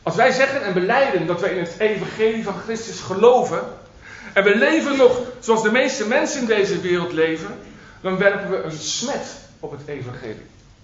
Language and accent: Dutch; Rotterdam, South Holland, Netherlands; born there; zoals ze in Rotterdam, waar ik geboren ben, zeggen.